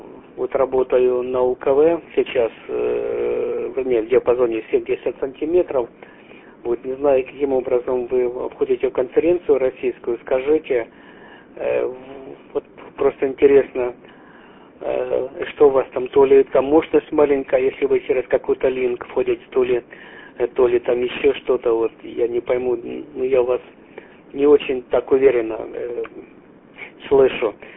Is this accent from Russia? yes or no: no; Derhachi, Kharkiv Oblast, Ukraine; я сам родом, как я сказал, уже из Харьковской области, из Дергачи